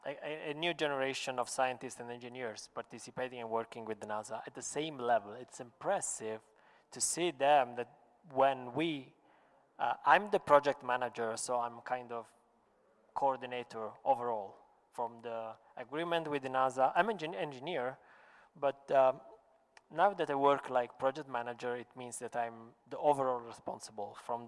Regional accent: Sicily, Italy; English is a second language; I said, "I'm from the Sicilian, so Sicilian."

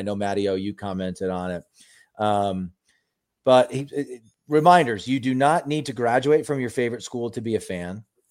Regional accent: Lincoln, Nebraska, United States; I grew up in Lincoln, huge Husker fan. I live in Oregon.

